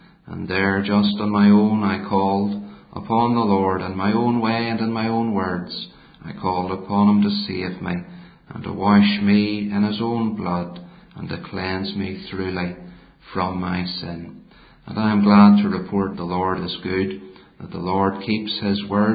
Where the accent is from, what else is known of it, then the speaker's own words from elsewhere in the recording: Belfast, Northern Ireland, United Kingdom; I was born and brought up in the Donegal Road area of the city of Belfast in the southwestern corner of the city.